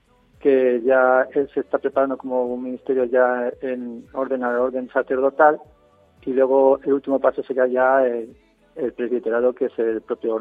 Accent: Manzanares, Castilla-La Mancha, Spain; soy de Manzanares y entré en el seminario el año 2015, en septiembre

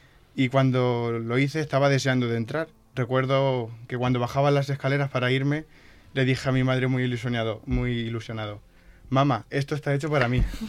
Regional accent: El Torno, Castilla-La Mancha, Spain; Vengo de un pueblo que se llama El Torno, cerca del Parque Nacional de Cabañeros.

